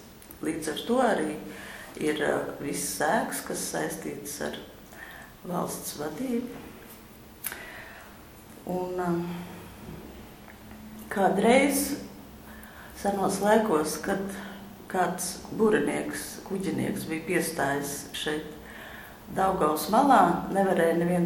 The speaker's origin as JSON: {"language": "Latvian", "region": "Riga", "country": "Latvia", "tie": "born or raised there", "said": "Un tā es tur piedzimu. Līdz 6 gadu vecumam es dzīvoju Āgenskalnā, un tad Rīga man asociējās ar smilšainu pagalmu, bet ļoti daudz ceriņiem, un visu laiku gāja tramvajas gar lokiem."}